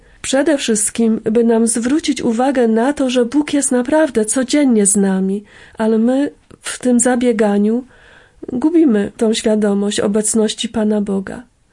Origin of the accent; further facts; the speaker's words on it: Silesian Voivodeship, Poland; Ponieważ sama pochodzę ze Śląska, więc jako dziewczyna jeździłam na Górę Świętej Anny.